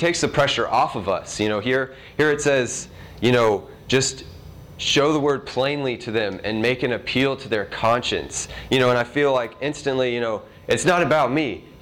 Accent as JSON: {"language": "English", "town": "Atlanta", "region": "Georgia", "country": "United States", "tie": "born or raised there", "said": "I am from Atlanta, Georgia. I was born and raised over there. I go to Georgia State University."}